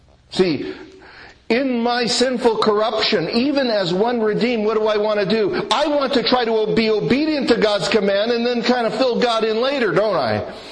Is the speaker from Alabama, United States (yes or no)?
yes; Dothan, Alabama, United States; People ask me, that's some accent you have, you aren't from around here, where are you from? I said, Dothan. Dothan, Alabama.